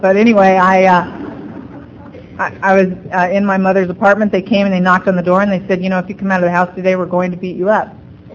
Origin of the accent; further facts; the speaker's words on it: Los Angeles, California, United States; I grew up in Venice, which is a beach town out in Los Angeles